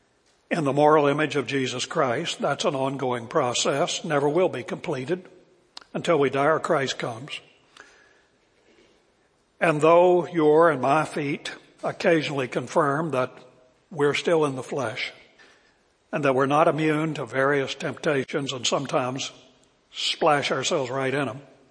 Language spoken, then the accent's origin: English; West Virginia, United States; I was a hillbilly from West Virginia, so I was late a morning compared to most of you. But it was coming out to Dallas from West Virginia in 1970.